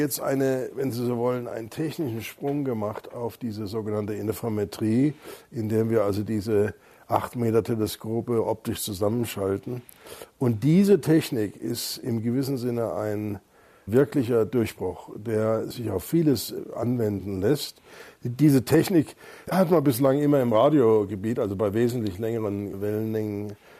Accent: Freiburg, Baden-Württemberg, Germany; Ja, ich bin ja in Freiburg aufgewachsen.

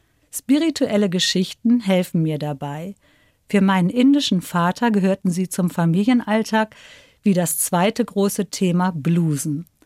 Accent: Bonn, North Rhine-Westphalia, Germany; ich komme ja aus Bonn, ne?

